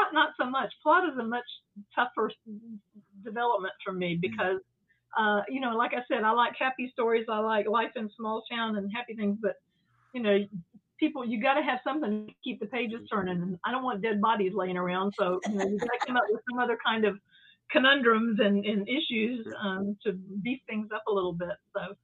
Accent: the South, United States; I think part of that is growing up in the South, there are a whole lot of colorful characters you come across and lots of colorful expressions.

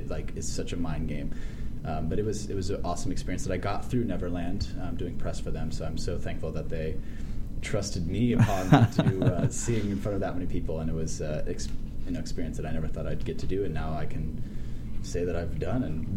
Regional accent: San Diego, California, United States; And I'm from San Diego, so I'm a baby when it comes to cold weather.

